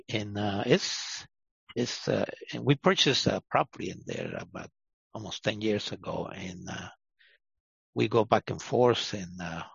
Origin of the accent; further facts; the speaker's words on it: Mexico City, Mexico; I was born and raised in Mexico City, Mexico, a big metropolitan city. And my parents, they come from Spain during the Civil War.